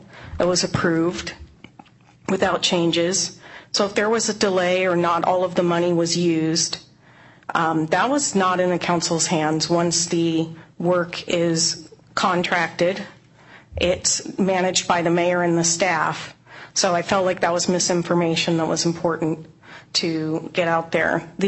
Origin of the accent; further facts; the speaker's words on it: Black Diamond, Washington, United States; now in Bellevue, United States; I live in Bellevue, and I grew up in Black Diamond. Went to the Enumclaw High School.